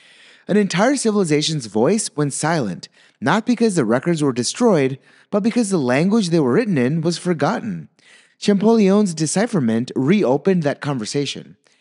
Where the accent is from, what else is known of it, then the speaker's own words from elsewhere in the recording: India; I'm Indian, and I know that a lot of Indian culture is still held in Britain.